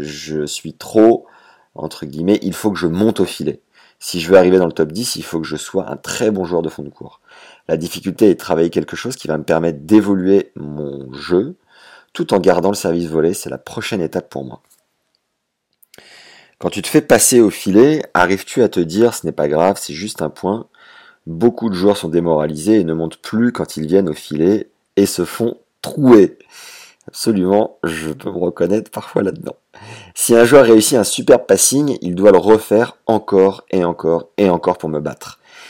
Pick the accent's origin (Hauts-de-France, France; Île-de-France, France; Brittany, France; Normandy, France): Île-de-France, France; Paris; Je suis né à Paris, j'ai commencé le tennis à 5 ans